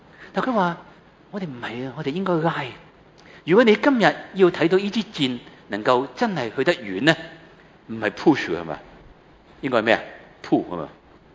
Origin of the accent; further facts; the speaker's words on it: China; 我哋中國人